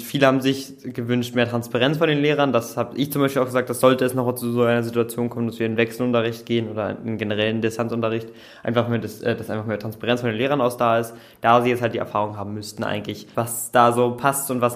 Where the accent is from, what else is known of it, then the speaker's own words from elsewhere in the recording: Cottbus, Brandenburg, Germany; Ich komme hier aus Cottbus, ich gehe auf die Paul-Werner Oberschule.